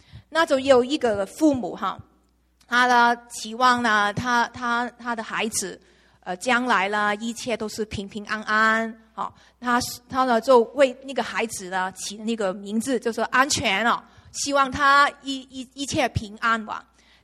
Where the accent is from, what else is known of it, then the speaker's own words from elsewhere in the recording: Hong Kong; 我是从香港来的嘛，可以下一张嘛，我从香港来的